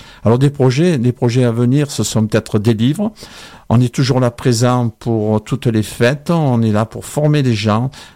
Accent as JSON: {"language": "French", "region": "Provence-Alpes-Côte d'Azur", "country": "France", "said": "Moi, je viens de l'autre vallée du Verdon, donc il n'y a pas d'olivier"}